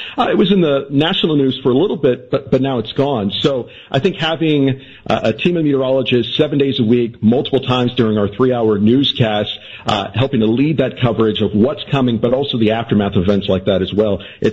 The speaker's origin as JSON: {"language": "English", "region": "Texas", "country": "United States", "tie": "born or raised there", "also_born_or_lived": "Austin", "lives_now": "Chicago, United States", "said": "Yeah, born and raised in Texas. I spent the last 10 years in Austin."}